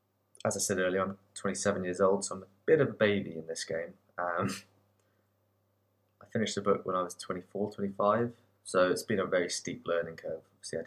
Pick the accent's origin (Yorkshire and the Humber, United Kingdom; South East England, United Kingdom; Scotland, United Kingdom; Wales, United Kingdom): South East England, United Kingdom; Bicester; now in London, United Kingdom; I'm 27 years old. I live in London. I grew up in Bicester in Oxfordshire.